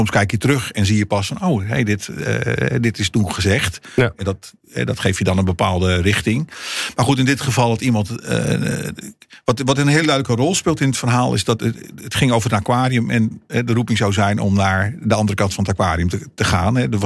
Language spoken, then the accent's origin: Dutch; Brazil; first language Portuguese; Dutch is a second language; Ik kom uit Brazilië, dus spreek Portugees.